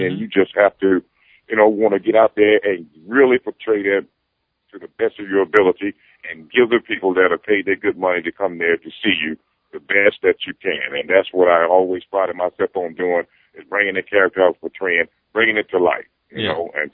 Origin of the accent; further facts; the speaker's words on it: Atlanta, Georgia, United States; I'm really looking forward to seeing all of the people for once now in my hometown here of Atlanta